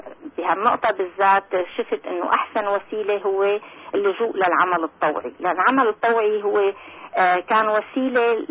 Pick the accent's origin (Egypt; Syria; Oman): Syria; أنا ربيت حتى نحن بسوريا يعني عندنا ثقافات مختلفة. أنا طفلة كانت أمي من أصل تركي من لواء تحكي لغة تركي، أقارب وجيران بيحكوا أرمني، يعني من طفولتي كنت أسمع لغة تانية بالبيت.